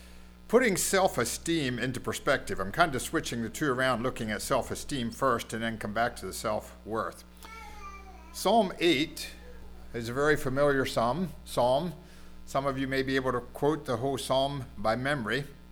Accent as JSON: {"language": "English", "region": "Pennsylvania", "country": "United States", "tie": "born or raised there", "said": "I grew up in Adams County. Weavertown is my wife's home congregation, and that's where we are attending."}